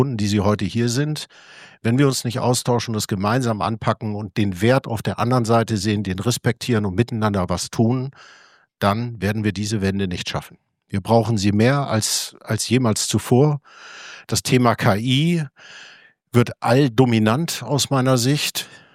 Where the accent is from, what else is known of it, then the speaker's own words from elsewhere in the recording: Hamburg, Germany; Das ist meine Heimatstadt. Ich bin Pendler. Ich arbeite in Düsseldorf und London.